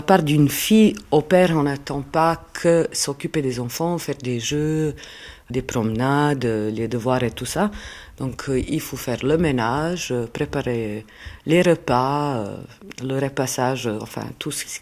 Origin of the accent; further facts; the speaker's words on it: Eastern Serbia, Serbia; French is a second language; Je viens de Serbie, d'une région qui se trouve plus exactement entre la Bulgarie et la Roumanie, donc de où ma deuxième langue, le roumain. En patois, parce que c'est pas tout à fait la même chose que le roumain qu'on parle en Roumanie.